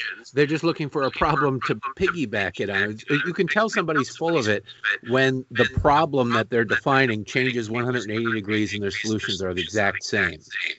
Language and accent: English; Detroit, Michigan, United States; Well, I grew up in Detroit, Mark